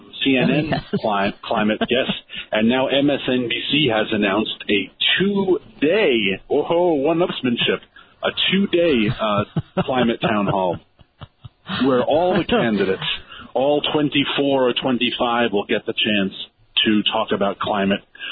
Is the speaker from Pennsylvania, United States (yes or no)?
no; New York City, New York, United States; No, I'm actually standing outside the Fox studio here in busy New York City, my hometown.